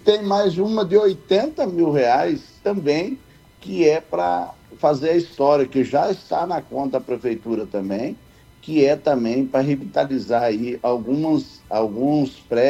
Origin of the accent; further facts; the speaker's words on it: Vila Bela, Mato Grosso, Brazil; Sou de Vila Bela, fui de lá